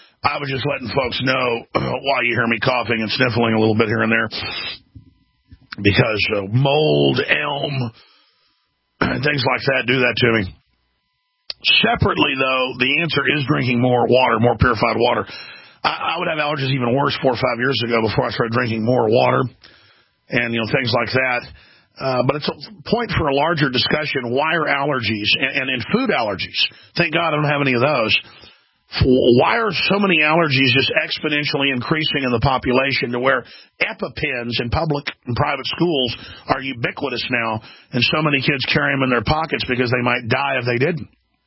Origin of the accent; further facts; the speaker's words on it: Dallas, Texas, United States; I grew up in Dallas and didn't have allergies and thought it was something that hypochondriacs had.